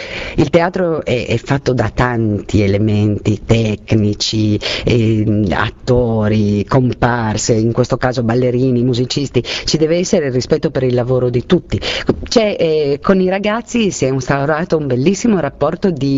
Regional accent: Friuli-Venezia Giulia, Italy; io sono friulana e ho recitato anche in friulano

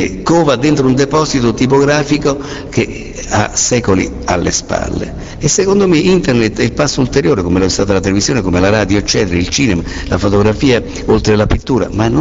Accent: Naples, Campania, Italy; Io, che sono un incursore, sono napoletano

